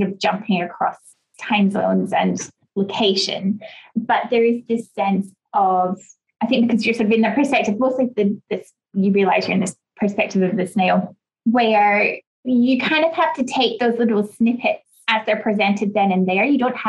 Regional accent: United Kingdom; that might be because I am British as well.

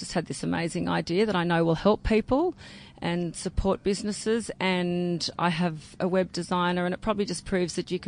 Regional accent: Iffley Station, Queensland, Australia; I'm from Iffley Station.

